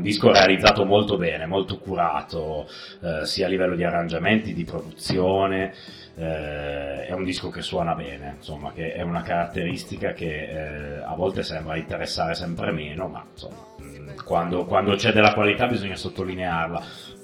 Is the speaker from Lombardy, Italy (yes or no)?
no; Turin, Piedmont, Italy; sono di Torino anch'io